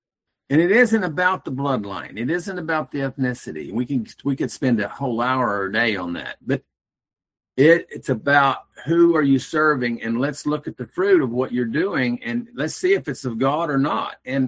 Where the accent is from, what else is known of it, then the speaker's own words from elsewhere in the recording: United States; Now, I'm American. I love my country